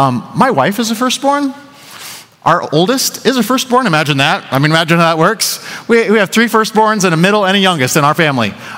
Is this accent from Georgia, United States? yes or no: no; Colorado, United States; I'm from Colorado. I remember stories of the Thompson River flooding.